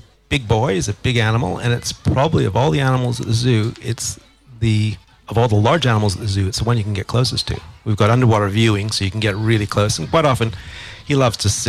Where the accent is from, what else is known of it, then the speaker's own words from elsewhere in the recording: Canada; moved away as an adult; now in Australia; As you can tell by my accent, I'm from Canada originally